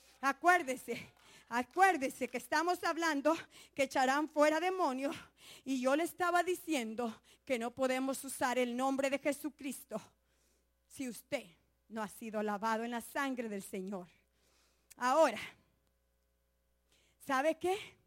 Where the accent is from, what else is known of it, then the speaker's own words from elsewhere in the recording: El Salvador; moved away; cuando yo vine del Salvador, yo creía en tres dioses